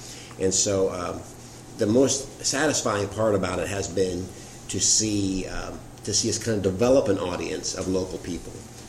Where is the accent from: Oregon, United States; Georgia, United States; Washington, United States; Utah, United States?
Georgia, United States; Macon; When I was growing up, it was the movie theater. It's where we came to see movies.